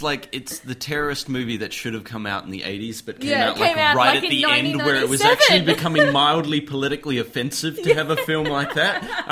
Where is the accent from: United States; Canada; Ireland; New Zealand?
New Zealand; I, as a New Zealander